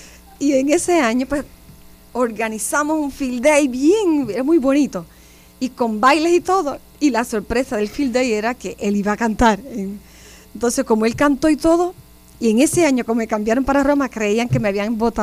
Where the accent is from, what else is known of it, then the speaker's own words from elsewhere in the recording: Orocovis, Puerto Rico; me envían a Puerto Rico, a mi tierra, a Orocovis. Ahí estuve 8 meses